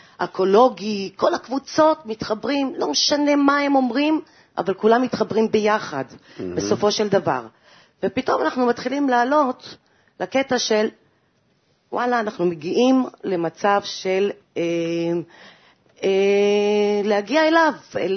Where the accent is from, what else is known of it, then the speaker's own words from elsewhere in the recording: Ashdod, Southern District, Israel; ערב טוב, אני מאשדוד, אוהבת אתכם אשדוד.